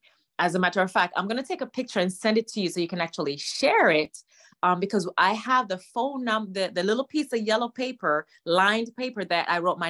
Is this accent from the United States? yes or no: yes; Miami, Florida, United States; Because I'm from Miami.